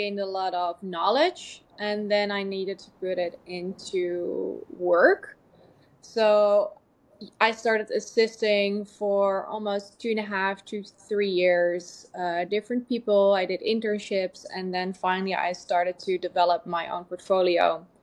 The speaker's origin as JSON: {"language": "English", "town": "Amsterdam", "region": "North Holland", "country": "Netherlands", "tie": "born there", "second_language": "English", "said": "I was born in Amsterdam, as you can probably hear about my accent."}